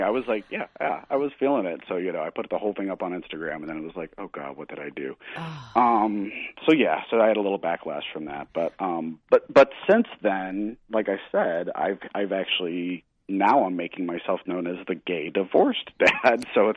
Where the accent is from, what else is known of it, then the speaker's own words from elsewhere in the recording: Missouri, United States; I'm a Southern, I grew up in Missouri, which is more Southern.